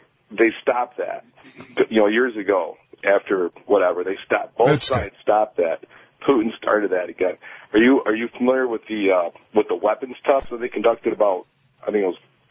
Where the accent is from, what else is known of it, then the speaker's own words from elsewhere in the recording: United States; I am an American, but I'm also Polish.